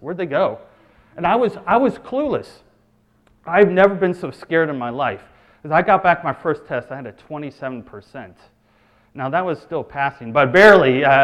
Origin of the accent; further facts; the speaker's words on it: Maryland, United States; I grew up just outside Washington, D.C. in Montgomery County, and there are a few Browns.